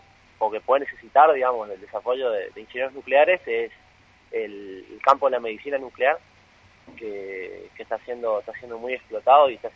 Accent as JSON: {"language": "Spanish", "town": "San Vicente", "region": "Misiones", "country": "Argentina", "said": "Yo soy de San Vicente."}